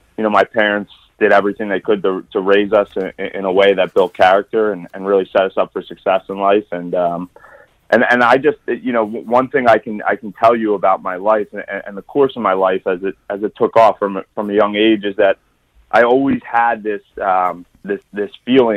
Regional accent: United States; So I'm a guy that grew up in Delaware County, just like any other, young man.

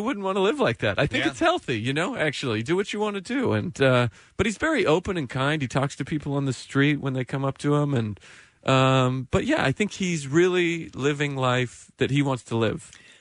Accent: Idaho, United States; But yeah, I'm from Idaho, so coming to New York is not that smooth of a transition.

